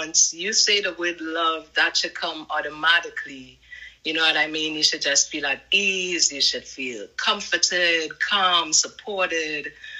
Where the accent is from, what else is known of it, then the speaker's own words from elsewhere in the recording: Trinidad & Tobago; Growing up in Trinidad, I lived with my mom and my brother.